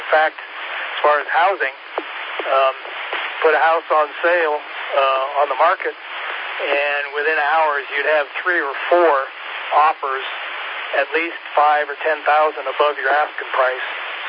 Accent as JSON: {"language": "English", "region": "Colorado", "country": "United States", "tie": "born or raised there", "said": "I was born and raised in Colorado, so this is a bit of an adjustment for me and my wife out here, but we're making it happen."}